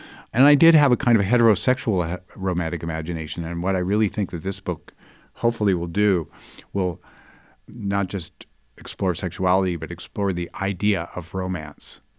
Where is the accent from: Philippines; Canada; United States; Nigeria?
United States; California; Even though I grew up in the Bay Area, I came from a Catholic family